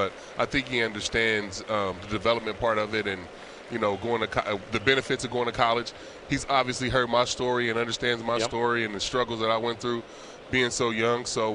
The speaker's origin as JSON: {"language": "English", "region": "California", "country": "United States", "tie": "born or raised there", "said": "And obviously I grew up in California, but I feel like I had a chance to mature here as a man."}